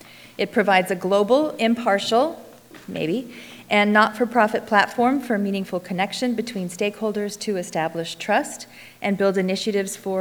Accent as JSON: {"language": "English", "town": "New York City", "region": "New York", "country": "United States", "said": "even though I'm a New Yorker."}